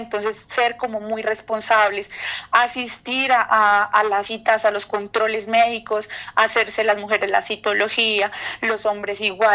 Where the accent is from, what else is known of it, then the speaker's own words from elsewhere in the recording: Florencia, Cauca, Colombia; yo vengo de una zona que ha sido vulnerada, ¿sí? O sea, yo vengo desde Florencia, Cauca, pero no como tal del municipio, o sea, del pueblo, como por decir así, sino de una vereda.